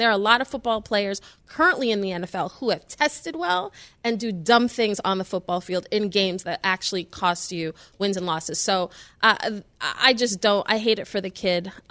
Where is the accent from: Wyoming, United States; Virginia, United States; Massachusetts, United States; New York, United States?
New York, United States; New York City; I'm from New York City. We will never rep Boston.